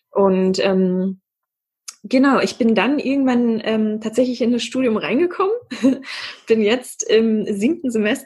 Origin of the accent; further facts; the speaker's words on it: Germany; In meiner Heimatstadt Aures. Ich bin hier auch aufgewachsen und geboren.